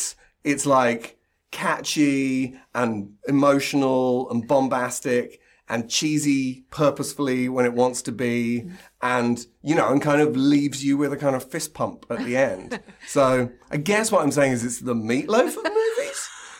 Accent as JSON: {"language": "English", "country": "United Kingdom", "said": "I don't think as British people, we realise the pop cultural footprint that … had in the States compared with here."}